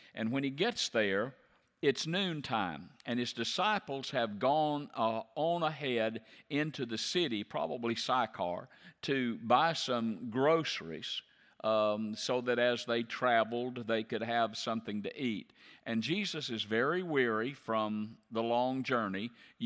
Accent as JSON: {"language": "English", "region": "the South", "country": "United States", "tie": "born or raised there", "said": "And you and I were raised in the South, and if we're not careful, we'll have racial prejudices."}